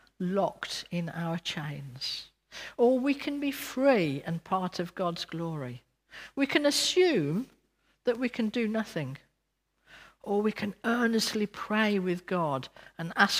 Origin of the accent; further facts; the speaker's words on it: West Midlands, United Kingdom; accent: Brummie; When I was at school, I was told off about my Brummie accent.